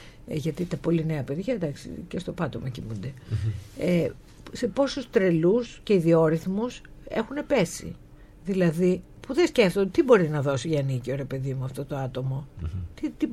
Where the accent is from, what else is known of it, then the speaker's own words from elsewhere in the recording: Volos, Thessaly, Greece; now in Athens, Greece; Όχι, μεγάλωσες στο Βόλο.